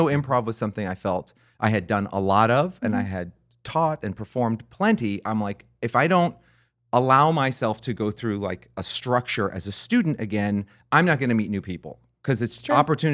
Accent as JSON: {"language": "English", "region": "New Jersey", "country": "United States", "said": "the thing that unified us was we're both not from Los Angeles. I'm from New Jersey."}